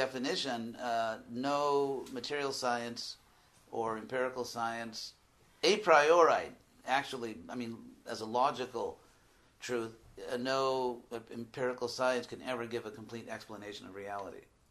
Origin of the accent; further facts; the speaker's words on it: United States; I mean, I'm from America, where we have the honor and the pleasure of living in a plutocracy